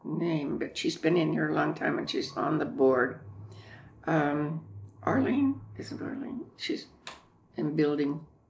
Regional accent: Challis, Idaho, United States; I was born in Challis, Idaho, which is a very small town of, at that time, about 750 people there. Most of them were relatives. Went to school there, graduated from high school there

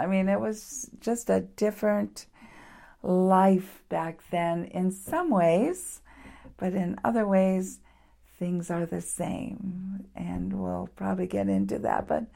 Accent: Bethel, Alaska, United States; also born or lived in Anchorage; I lived, I'm born and raised in Bethel. In 10th grade, my father was a bush pilot, and he had an opportunity to fly F-27s. Moved the whole family to Anchorage when I was in 10th grade

